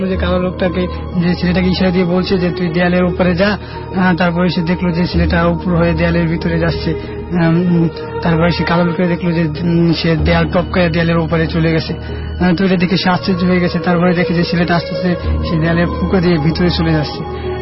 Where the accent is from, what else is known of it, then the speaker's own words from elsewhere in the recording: Dhaka, Dhaka Division, Bangladesh; আমি ঢাকা কলেজে accounting honours করতেছি। আমি মিরপুর থেকে এসেছি।